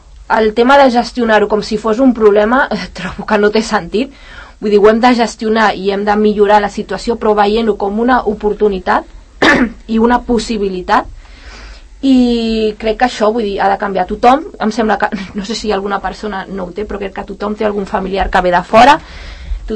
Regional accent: Sant Cugat del Vallès, Catalonia, Spain; jo he crescut a Sant Cugat

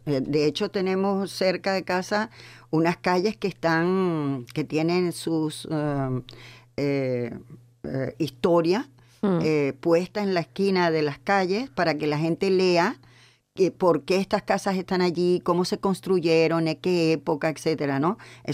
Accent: Venezuela; Vengo de Venezuela, sí.

